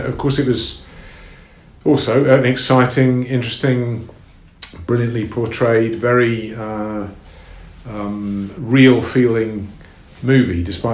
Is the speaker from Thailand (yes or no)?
no; South Africa; I'm South African